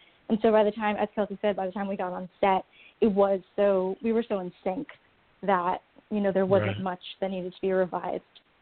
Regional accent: New York, United States; Yeah, we're from New York, you know, but we don't want to just screen in New York.

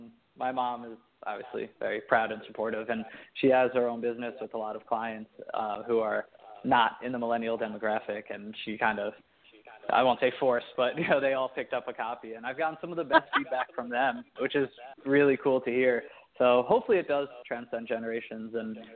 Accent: New York, United States; and then I had one in my hometown, actually on Long Island, which was really cool.

